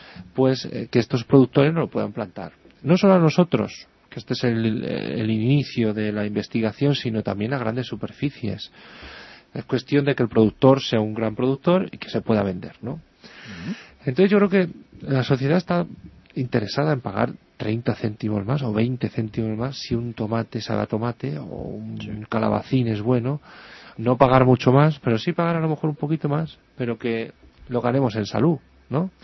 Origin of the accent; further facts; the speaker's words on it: Madrid, Community of Madrid, Spain; nosotros, que somos de Madrid, de la zona sur, ¿no?